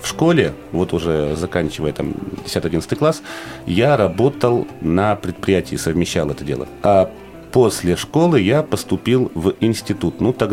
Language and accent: Russian; Perm, Perm Krai, Russia; also born or lived in Verkhnyaya Pyshma; Родился в Перми, учился в Свердловской области, в городе Верхняя Пышма, в школе-интернате для незрячих и слабовидящих детей. Учился там до 6 класса, потом появилась в Перми школа, которая обучала брайлистов, и продолжил я обучение в Перми.